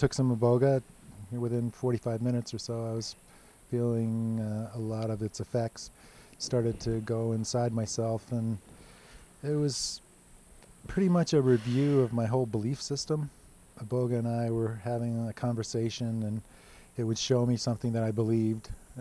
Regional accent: United States; I'm from the United States.

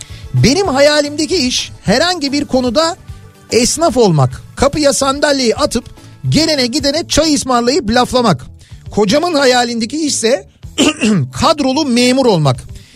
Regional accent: Şarköy, Tekirdağ, Turkey; Baba mesleği deri çanta imalatı yapıyoruz. 5-6 göbektir Tekirdağ Şarköylüyüz.

